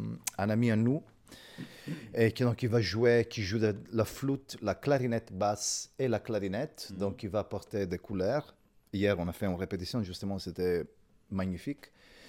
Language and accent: French; Sicily, Italy; Moi aussi, parce que je viens de Sicile, donc j'ai des collaborations là-bas.